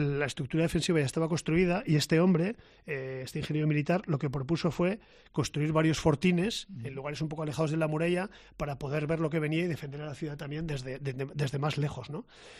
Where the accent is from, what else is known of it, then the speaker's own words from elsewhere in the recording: Pamplona, Navarre, Spain; Con lo bravos que somos los navarros y los pamploneses